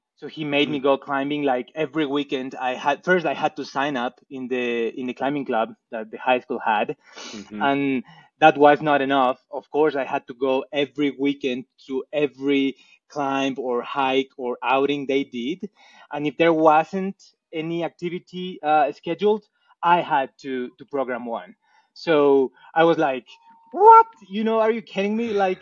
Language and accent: English; Quito, Pichincha, Ecuador; the director of this high school in Quito, I'm from Quito, Ecuador